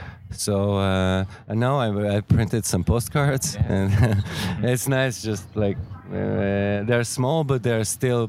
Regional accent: Yerevan, Armenia; And I'm from Yerevan, Armenia.

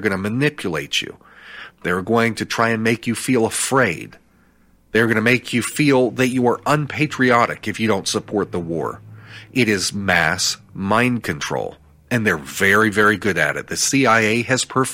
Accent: Miami, Florida, United States; born there; I was born in Miami.

